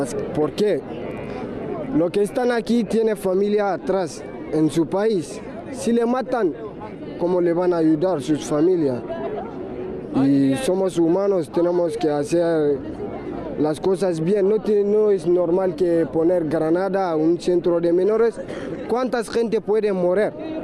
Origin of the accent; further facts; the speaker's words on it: Mali; now in Madrid, Spain; vengo de Mali y bueno, estuve aquí en Hortaleza 8 meses sin hacerme nada.